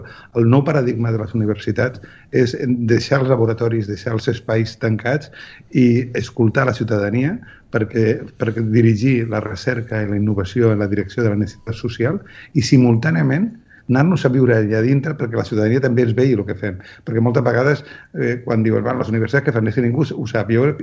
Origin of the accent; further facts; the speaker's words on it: Catalonia, Spain; Jo no soc sabadellenc, però he anat molt i he estat molt perquè soc del Vallès